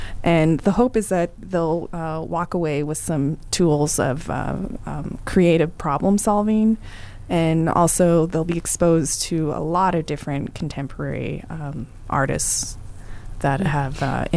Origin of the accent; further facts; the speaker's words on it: Montana, United States; And it feels like a kind of coming home for myself because I grew up on the Crow Indian Reservation.